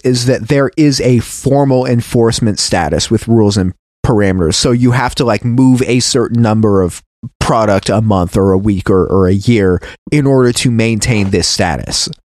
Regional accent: Portland, Oregon, United States; even though I was from Portland, Oregon, and I was raised to be an anarchist

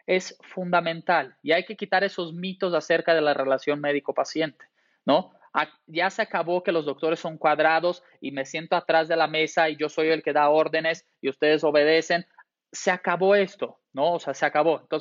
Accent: Brazil; Spanish is a second language; yo soy brasileño y en mi país, o sea, cada vez más la cirugía plástica es muy frecuente

